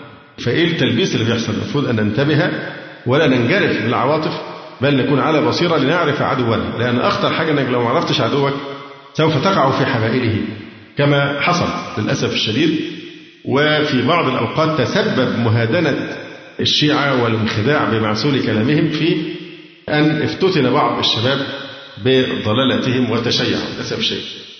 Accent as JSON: {"language": "Arabic", "country": "Egypt", "said": "عندنا في مصر"}